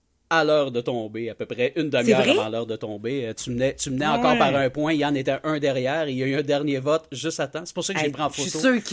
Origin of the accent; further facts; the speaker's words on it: Quebec, Canada; Je suis Québécois!